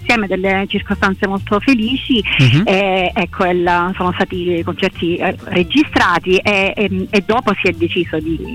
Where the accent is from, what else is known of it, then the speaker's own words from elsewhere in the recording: Cosenza, Calabria, Italy; moved away as an adult; now in Paris, France; città natale, dove ecco ho vissuto fino a 18 anni, dove ho vissuto e ho studiato.